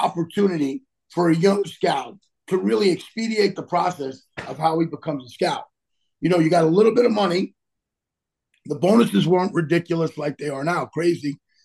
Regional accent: Bronx, New York, United States; I grew up in the Bronx and, you know, I played with a lot of ball with a lot of Spanish guys.

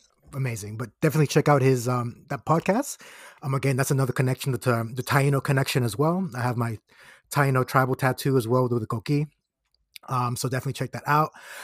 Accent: Florida, United States; because I grew up in Florida

